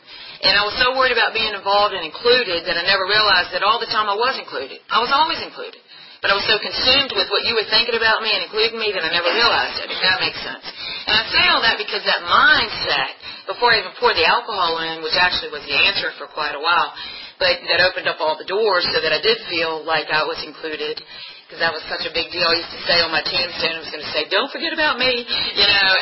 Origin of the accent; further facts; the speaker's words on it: Bon Air, Virginia, United States; I'm the oldest of four. I was born in Bon Air, Virginia. I'm a Bon Airian, that's what I call myself. Bon Air's in Chesterfield.